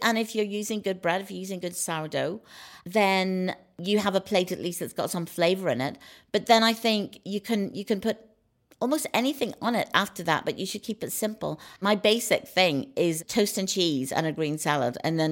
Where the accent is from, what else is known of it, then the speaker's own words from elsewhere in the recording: Northern Ireland, United Kingdom; is from growing up in Northern Ireland where the food was very good, but it was very basic.